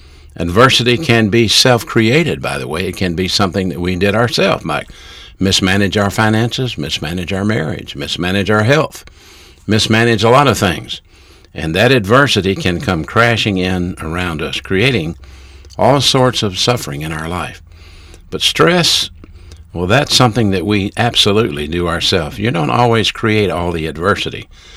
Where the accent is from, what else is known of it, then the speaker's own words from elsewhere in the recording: Birmingham, Alabama, United States; I'm from the city of Birmingham, Alabama. I grew up in Birmingham, Alabama, in a single-parent home.